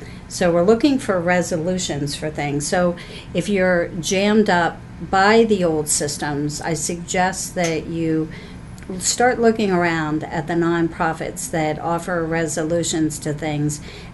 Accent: Pennsylvania, United States; William's from Virginia and I'm from Pennsylvania, and we're here in Michigan

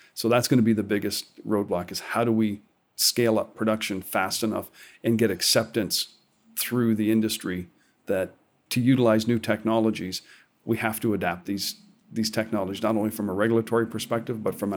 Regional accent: Canada; being a Canadian

